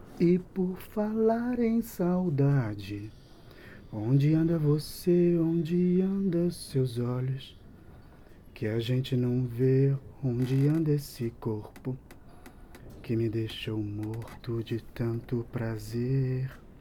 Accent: Brazil; now in Brest, France; sou brasileiro, eu estou em Brest há um ano e eu vim por um amor e por fazer a gastronomia aqui na França e escolhi Brest por causa do amor.

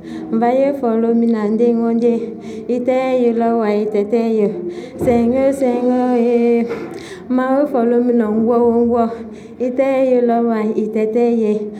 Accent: Côte d’Ivoire; first language Mauka; Je viens de la Côte d'Ivoire. Je vais chanter dans ma langue qui s'appelle le Mauka.

